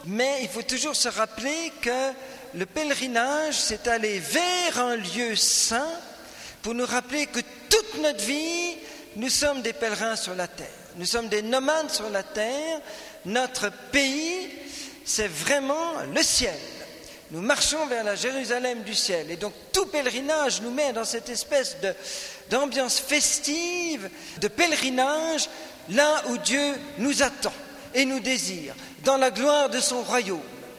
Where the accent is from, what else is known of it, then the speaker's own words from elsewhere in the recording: Switzerland; comme j'ai passé toute mon enfance en Suisse, mes études de théologie en Suisse, c'est un peu ma patrie